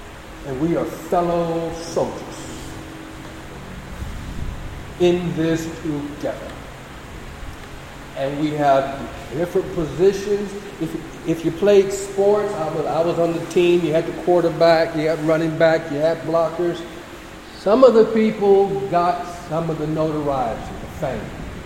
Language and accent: English; United States; this hierarchy is as an American, there's some things our country is right, there's some things is wrong.